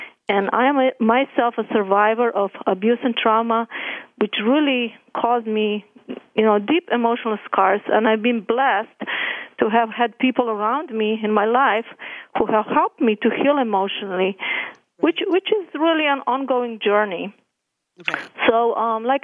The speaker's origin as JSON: {"language": "English", "country": "Slovenia", "said": "in Slovenia in Eastern Europe, used to be part of Yugoslavia. And my healing journey actually began in my home country"}